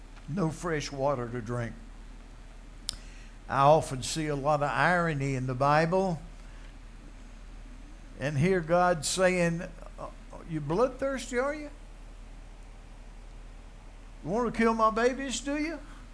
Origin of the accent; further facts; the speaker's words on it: United States; I'm an American and I love our country and I try to stand up for it